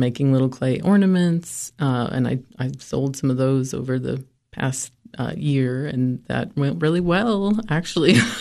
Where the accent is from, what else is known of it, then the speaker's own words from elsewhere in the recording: Kentucky, United States; also born or lived in Green Bay; I lived in Green Bay with my family because I was born in Green Bay, grew up in Kentucky. So I have a weird north-south